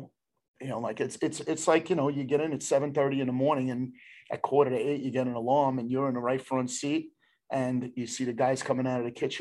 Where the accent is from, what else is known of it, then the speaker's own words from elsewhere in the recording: New Jersey, United States; I'm from Hudson County, man.